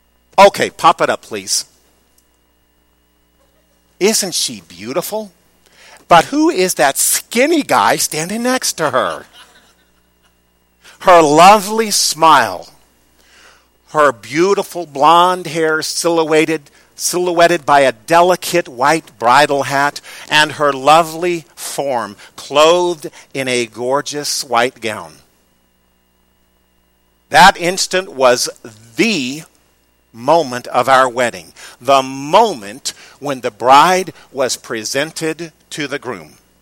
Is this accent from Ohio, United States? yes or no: no; Missouri, United States; Growing up in Missouri and getting married on February 5th, we got married the day after a blizzard.